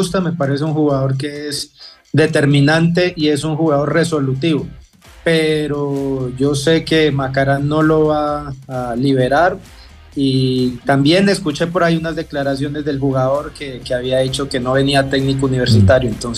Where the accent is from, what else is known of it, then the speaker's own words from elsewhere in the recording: Colombia; Como colombiano lo digo, he buscado en mi país